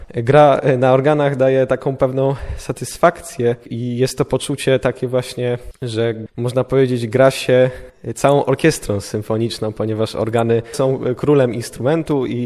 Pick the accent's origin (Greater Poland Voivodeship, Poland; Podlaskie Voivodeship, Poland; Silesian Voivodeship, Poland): Silesian Voivodeship, Poland; Bielsko-Biała; jestem z Bielska-Białej